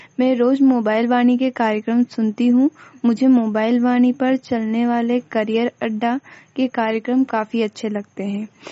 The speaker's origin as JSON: {"language": "Hindi", "town": "Khandwa", "region": "Madhya Pradesh", "country": "India", "said": "और मैं खंडवा जिले से हूँ।"}